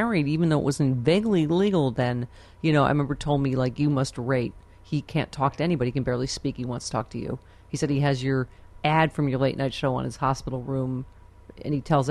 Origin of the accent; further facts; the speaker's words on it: Buffalo, New York, United States; you and I, I'm from Buffalo, Michael Bennett, we lost a generation of brilliant people.